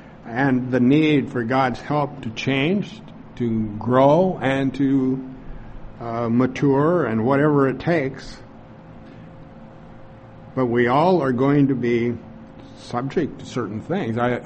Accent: Oregon, United States; you're going to have a different feeling than what I would have having been growing up in Oregon.

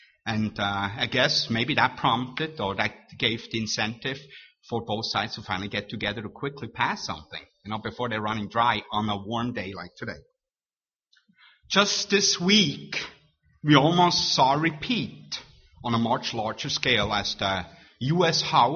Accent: Switzerland; English is a second language; now in United States; our wonderful nation we call home, or my adopted home, as you know, I hail from Switzerland, but my adopted home

